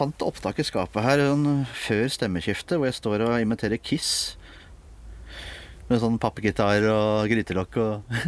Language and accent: Norwegian; Oslo, Norway; Jeg vokste opp på Tonsnagen der, og så var jeg 14-15 år, så flyttet jeg over til Søndre Nordstrand på Mortensrud.